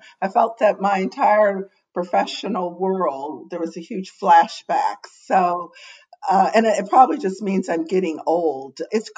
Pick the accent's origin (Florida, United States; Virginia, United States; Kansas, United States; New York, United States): Virginia, United States; Alexandria; now in Hollywood, United States; I'm at my home in Hollywood, and you're in the D.C. area near my hometown of Alexandria, Virginia.